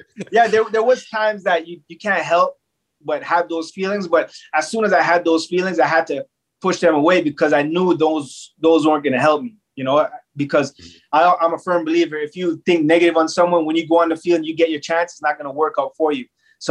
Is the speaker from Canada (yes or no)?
yes; Canada; At that time, being Canadian and playing in the league was difficult as well, right?